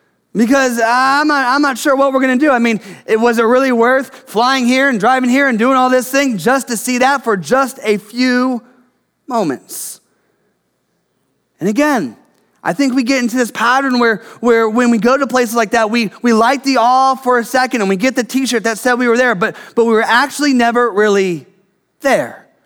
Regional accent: Midwest, United States; now in California, United States; Now, if you don't know, I grew up in the Midwest. We moved here as a family just a little over 18 months ago.

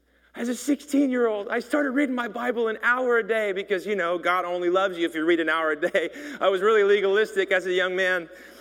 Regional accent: Kansas City, Missouri, United States; At that time in my church, growing up in Kansas City, we were doing prayer meetings every night.

